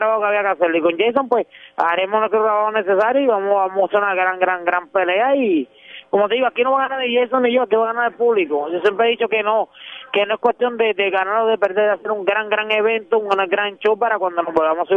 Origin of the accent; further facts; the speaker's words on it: Juncos, Puerto Rico; also born or lived in Rio Piedras; Yo soy de Junco, bueno, dicen que uno es donde uno nace. Yo nací en Río Piedras, Puerto Rico.